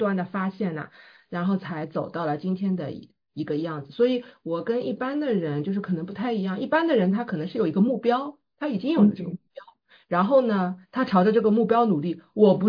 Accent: Shanghai, China; 就是如果我们在上海的话，我们不需要这么努力，对吧？就是你很多东西都是现成的，因为你从小在那儿到大嘛

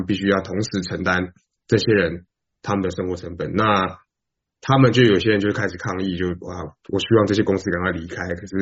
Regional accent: Taiwan; now in United States; 因为我来自台湾，所以相比于台湾来讲，我觉得是友好许多

